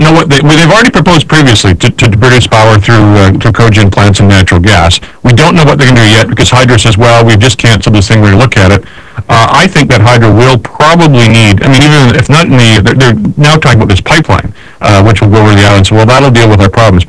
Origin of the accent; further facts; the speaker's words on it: Missouri, United States; I personally, I'm from Missouri, show me that one.